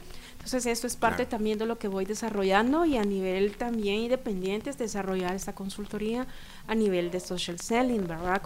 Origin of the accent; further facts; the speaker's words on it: El Salvador; moved away as an adult; now in Guatemala; soy salvadoreña, tengo 7 años de vivir en Guatemala.